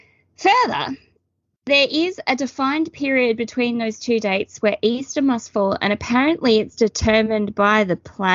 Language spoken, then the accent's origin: English; Australia; This is the one I grew up with because in Australia we predominantly have Christian-based holidays